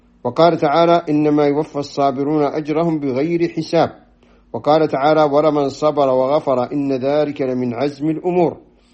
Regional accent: Saudi Arabia; وهذا قد حدث أيضا عندنا في السعودية

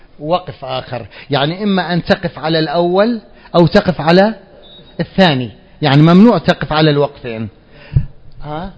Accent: Deir ez-Zor, Deir ez-Zor Governorate, Syria; التشيع في وادي الفرات بلدي دير الزور

